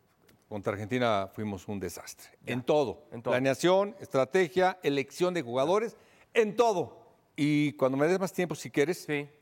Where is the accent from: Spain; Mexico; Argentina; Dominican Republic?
Mexico; como mexicanos